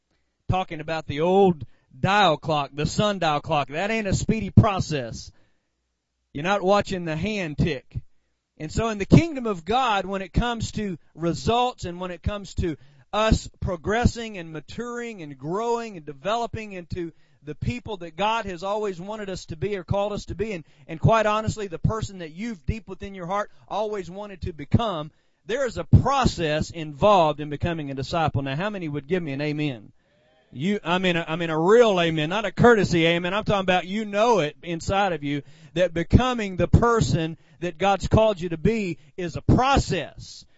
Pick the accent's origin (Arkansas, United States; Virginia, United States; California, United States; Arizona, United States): Arkansas, United States; From the land of the Razorbacks, my home state, Arkansas